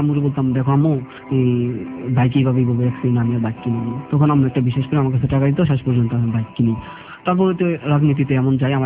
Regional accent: Comilla, Chittagong Division, Bangladesh; India আমাদের Comilla border side

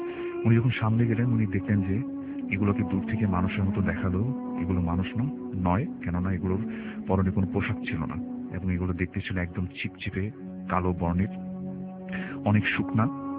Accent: Dhaka, Dhaka Division, Bangladesh; পুরান ঢাকা থেকে এসেছি।

